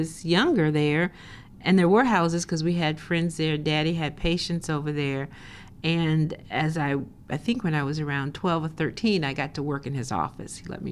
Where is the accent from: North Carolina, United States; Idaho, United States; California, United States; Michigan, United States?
North Carolina, United States; Charlotte; born there; I was born here in Charlotte, and we lived at the time in First Ward.